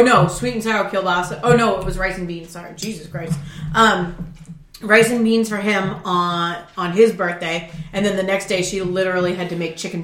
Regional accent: Ireland; even though I'm Irish, we don't care for boiled dinner.

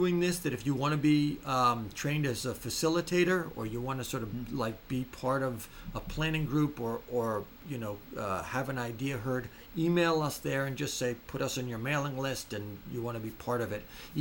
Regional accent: Belmont, Massachusetts, United States; I grew up in Belmont, Massachusetts.

